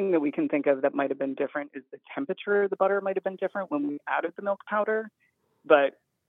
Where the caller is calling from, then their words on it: Philadelphia, Pennsylvania, United States; I am calling from Philadelphia.